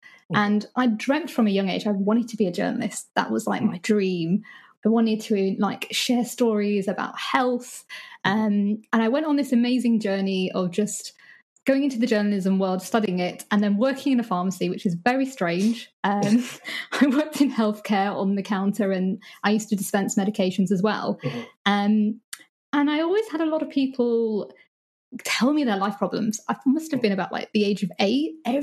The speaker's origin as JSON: {"language": "English", "country": "United Kingdom", "tie": "born there", "said": "So growing up in the UK, so I'm born to Indian parents. Both my parents are immigrants who came to the UK in like the early 60s. Okay. But so I'm British born."}